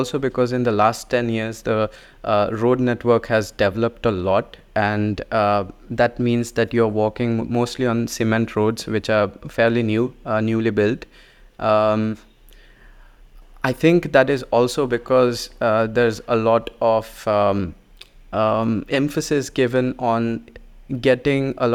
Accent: India; growing up in India

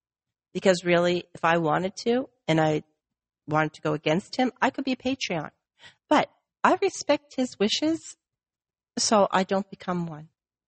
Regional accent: Canada; Because I'm Canadian.

